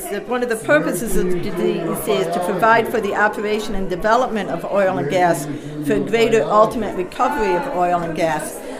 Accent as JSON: {"language": "English", "town": "Cairo", "region": "New York", "country": "United States", "said": "I'm from Cairo, New York."}